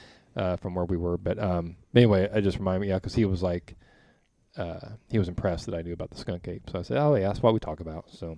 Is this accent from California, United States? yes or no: no; Indiana, United States; oh yeah, we do a podcast and we're from Indiana and, you know, da, da, da.